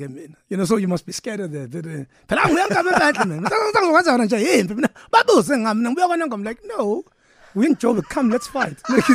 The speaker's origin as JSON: {"language": "English", "town": "Johannesburg", "region": "Gauteng", "country": "South Africa", "said": "So people get shocked that a Joburg guy would actually know that far."}